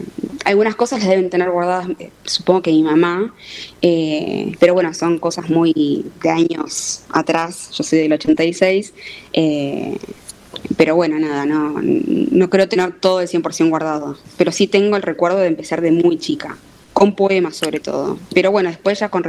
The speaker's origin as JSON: {"language": "Spanish", "region": "Buenos Aires", "country": "Argentina", "tie": "born or raised there", "said": "yo nací en Argentina, me crié en Argentina, estudié acá en Buenos Aires, nací más precisamente en La Paternal, después me crié en San Telmo. Pero bueno, yo siento que mis raíces se asientan en ambos márgenes del Río de la Plata"}